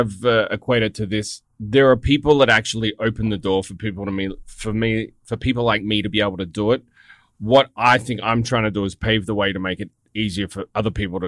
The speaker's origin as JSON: {"language": "English", "country": "Australia", "said": "I need to do things that aren't going to be completely cringy and will embarrass me as an Australian."}